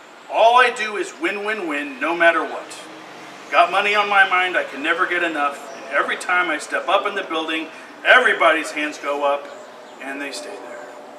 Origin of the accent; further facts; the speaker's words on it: St. Louis, Missouri, United States; I was from North County, after all, and I wanted to stand alongside my friends of color to show that I cared about their safety and about my town